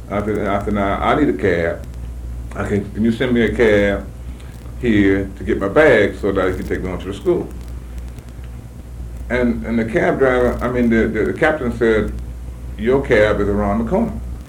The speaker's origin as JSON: {"language": "English", "town": "Miami", "region": "Florida", "country": "United States", "tie": "born or raised there", "said": "I grew up in Miami, Florida."}